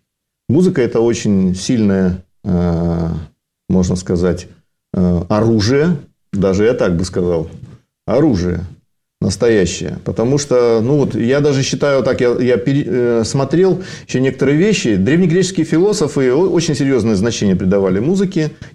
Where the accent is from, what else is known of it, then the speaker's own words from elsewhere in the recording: Krasnodar, Krasnodar Krai, Russia; born there; Отец мой, он Западной Украины, а мать казачка, я родился в Краснодаре.